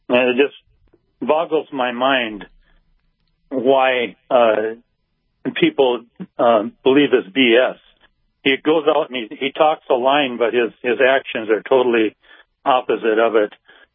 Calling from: Salol, Minnesota, United States; Salo. Over by Roseau.

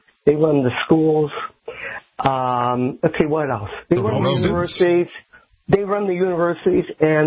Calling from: Chicago, Illinois, United States; I'm calling from Chicago.

